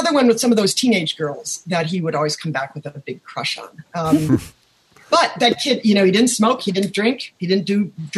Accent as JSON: {"language": "English", "town": "Milwaukee", "region": "Wisconsin", "country": "United States", "said": "I'm from Milwaukee."}